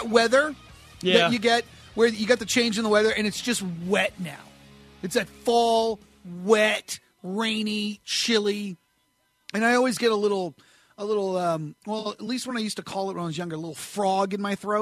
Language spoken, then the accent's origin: English; New Hampshire, United States; I grew up in New Hampshire. We used to wear coats over our costumes.